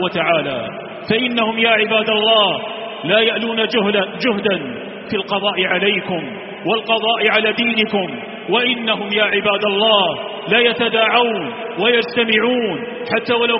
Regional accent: Algeria; بلادنا الجزائر الحبيبة

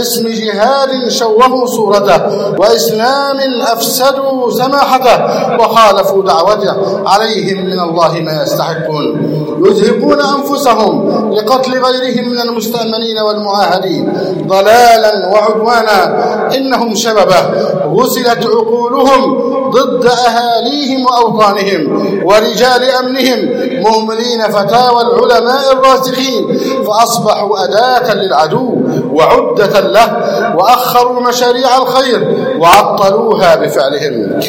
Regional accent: Egypt; اللهم احفظ بلدنا مصر، اللهم احفظ مصرنا

